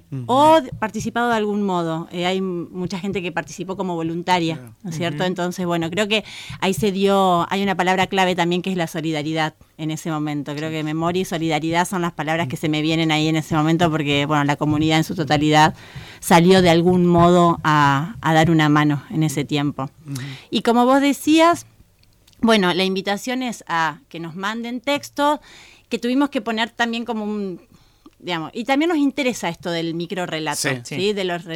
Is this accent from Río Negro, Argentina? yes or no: no; Santa Fe, Argentina; una palabra clave, que es la memoria, y que como santafesinos, santafesinas, tenemos acá que nunca perder